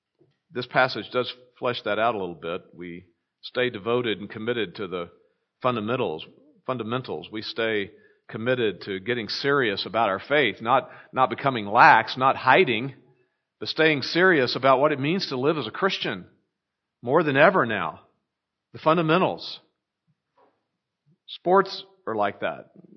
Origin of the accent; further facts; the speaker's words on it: Texas, United States; now in California, United States; We're from Texas. Howdy. Howdy, y'all. We grew up most of our lives in Texas, and then we moved to California to go to seminary